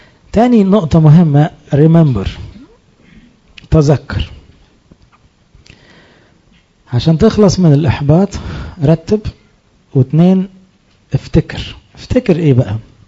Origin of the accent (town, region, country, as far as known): Egypt